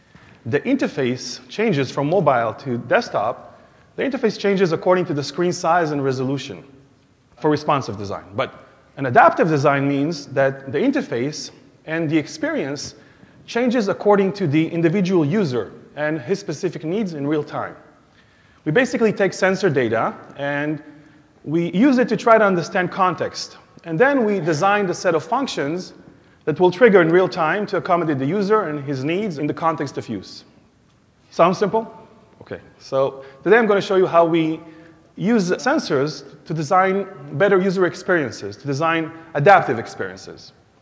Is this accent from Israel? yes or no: yes; Israel; English is a second language; I come from Israel